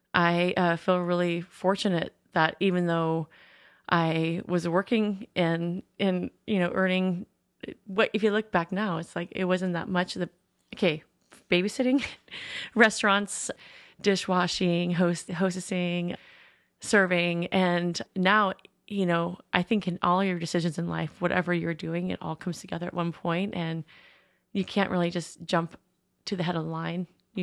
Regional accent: West Marin, California, United States; we grew up in West Marin, and we had a really nice upbringing and things, but we just, my mom, it was a single mom family

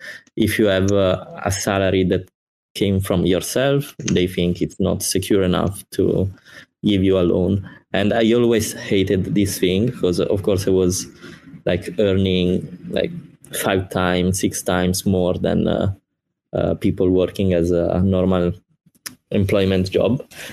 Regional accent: Milan, Lombardy, Italy; English is a second language; probably you can tell from my accent. And I'm Italian. I was born in Milan, which is one of the biggest city in Italy.

